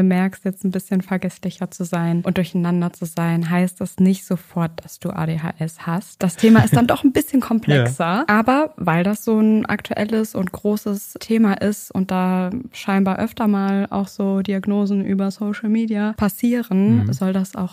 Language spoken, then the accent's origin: German; Saarland, Germany; Bei uns im Saarland